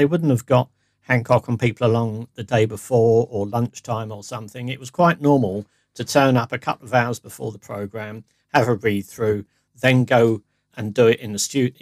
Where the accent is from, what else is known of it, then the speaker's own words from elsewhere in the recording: Hastings, South East England, United Kingdom; And I was brought up in Hastings